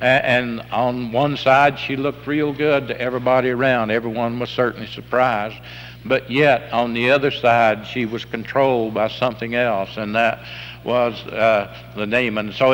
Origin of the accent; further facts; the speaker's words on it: Lenoir City, Tennessee, United States; I wanted to get them on tape that goes to my hometown in Lenore City.